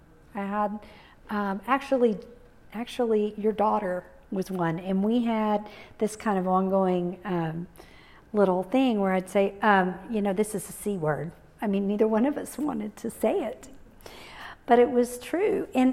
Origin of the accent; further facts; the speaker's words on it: Kerrville, Texas, United States; So, and I'm an ordinary girl. I grew up here in Kerrville.